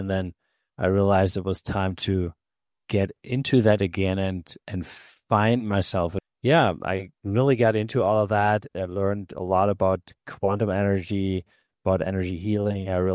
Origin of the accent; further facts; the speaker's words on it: Germany; English is a second language; moved away; also born or lived in United States / Ireland / Spain; I'm from Germany originally. I was born there. I grew up there. And then I was in the United States in the 90s for about a year, and then went back to Europe, stayed in Ireland and Spain and in Germ